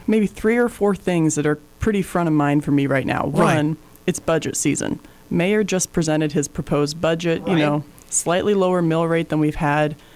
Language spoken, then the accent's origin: English; Washington, United States; So I actually grew up on an island down in Washingt